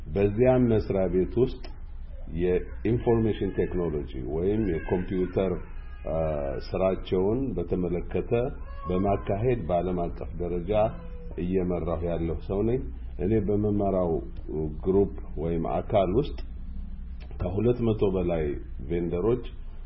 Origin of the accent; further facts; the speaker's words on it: Gondar, Amhara, Ethiopia; moved away as an adult; also born or lived in Sudan; now in Seattle, United States; እኔ ተወልጄ ያደኩት በጎንደር ከተማ ነው። የዛሬ 35 አመት ስደተኛ ሆኜ ከጎንደር ከተማ ከፋሲለደስ ሁለተኛ ደረጃ ትምህርት ቤት ሃይ ስኩል እንደጨረስኩ